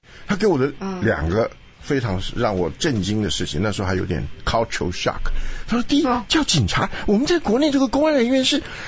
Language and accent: Chinese; Taiwan; 我们小时候在台湾啊，我小的时候